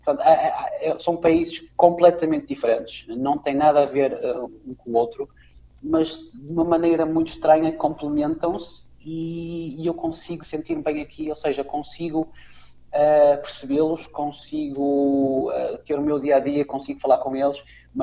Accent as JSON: {"language": "Portuguese", "country": "Portugal", "lives_now": "Poland", "said": "serei sempre português, é o meu sangue, é português, tenho muito orgulho em ser português."}